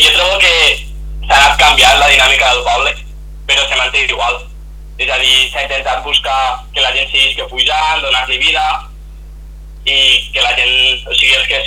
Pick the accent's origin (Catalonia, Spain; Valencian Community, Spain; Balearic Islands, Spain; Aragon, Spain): Catalonia, Spain; La Ràpita; tinc 19 anys, se m'acaba ja que ja me'n faig 20, soc de la Ràpita, he viscut tota la vida aquí, l'únic que la meva revisalla i el meu revisalla provenen de Vallibona. I llavors, pues, des de menú que vaig allí és com el meu segon poble.